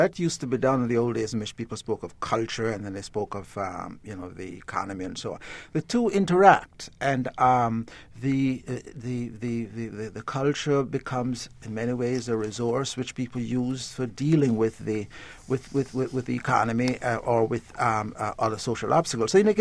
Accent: Jamaica; first language Jamaican Creole; when I was growing up in Jamaica, I had to switch codes to an even greater degree. I grew up with Creole

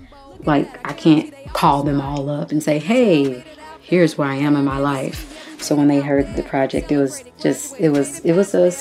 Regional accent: United States; I love being American. I love being, you know, born here and having roots here.

